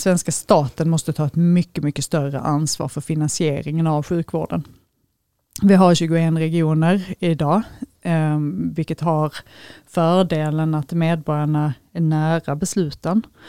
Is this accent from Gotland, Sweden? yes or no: no; Helsingborg, Skåne, Sweden; also born or lived in Lund; now in Malmö, Sweden; Jag är född i Lund men uppvuxen i Helsingborg. Och sen har jag bott i 25 år, det var snart, i Malmö.